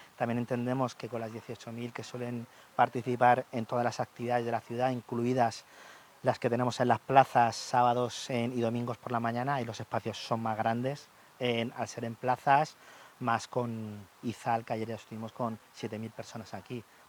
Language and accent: Spanish; Region of Murcia, Spain; yo como murciano, pues cómo no voy a apostar por todo esto